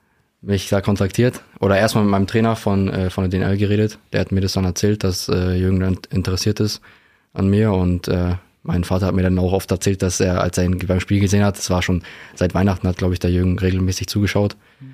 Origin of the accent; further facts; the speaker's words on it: Straubing, Bavaria, Germany; Ich bin mit denen auch aufgewachsen in Straubing.